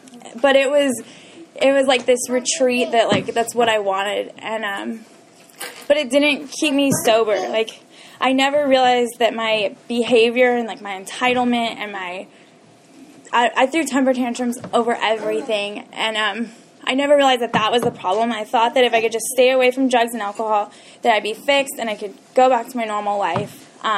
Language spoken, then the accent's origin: English; Walnut Creek, California, United States; So I was born in Walnut Creek. I grew up there. I'm an only child